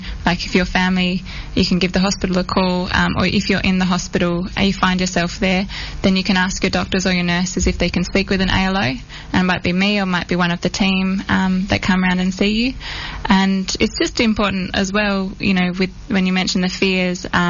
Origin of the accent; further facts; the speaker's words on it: Western Australia, Australia; I am a Yawuru woman through my mother, my grandmother's side, so up Broomway. I grew up here on Noongar country, and I'm a mum.